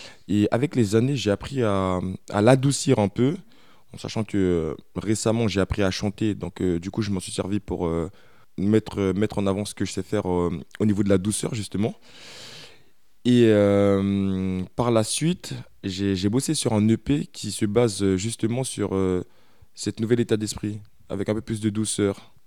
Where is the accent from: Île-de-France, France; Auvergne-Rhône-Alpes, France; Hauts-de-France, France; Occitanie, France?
Île-de-France, France; Aulnay-sous-Bois; Je suis originaire de Paris, plus précisément Aulnay-sous-Bois, dans le 93.